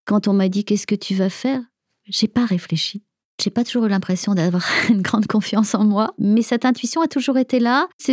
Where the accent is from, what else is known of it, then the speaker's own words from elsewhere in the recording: Auvergne-Rhône-Alpes, France; Je suis auvergnate. C'est vraiment imprégné dans les gènes de chacun. J'ai encore ma maison de famille qui me vient de mes arrière-grands-parents en Auvergne. Donc, j'ai été élevée pour partie là-bas.